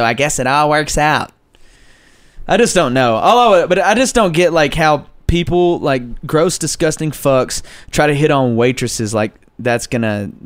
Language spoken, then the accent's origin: English; Memphis, Tennessee, United States; I said, 323 Mud Island Road Apartments, look alive in the river.